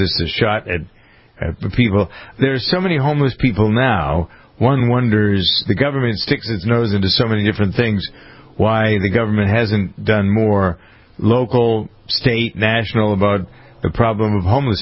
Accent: Framingham, Massachusetts, United States; My hometown of Framingham saw something.

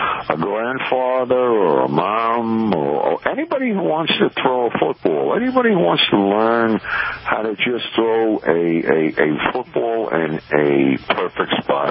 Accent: Brooklyn, New York, United States; accent: Brooklyn; Oh, you can hear my Brooklyn accent.

